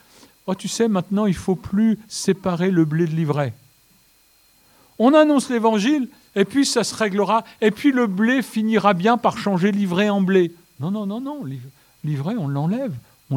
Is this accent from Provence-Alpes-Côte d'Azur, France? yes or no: yes; Marseille, Provence-Alpes-Côte d'Azur, France; born there; je suis né à Marseille, alors les efforts à fournir, c'est pas trop mon lot.